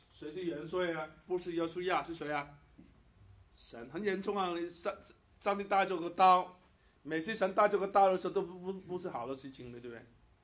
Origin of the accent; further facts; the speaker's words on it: Guangdong, China; 我广东人讲一句，我们广东人有对于打麻将，我们中国人很喜欢打麻将的